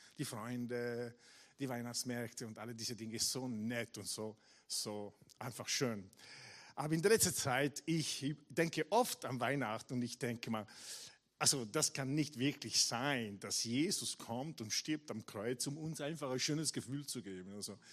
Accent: Italy; accent: Italian; German is a second language; moved away as an adult; also born or lived in Carinthia; now in Austria; Inspirator, genau. Und ich komme ursprünglich aus Italien, von dort kommt dieser Akzent, das ich habe. Obwohl wir eine Zeit lang in Kärnten verbracht haben, als meine Frau und ich, als wir nach Österreich gekommen sind, dieser Akzent kommt nicht von Kärnten, ja, sondern kommt aus Italien.

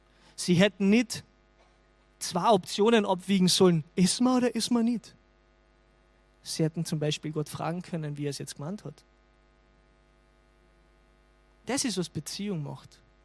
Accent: Carinthia, Austria; zwischen mir als Kärntner Minnesänger

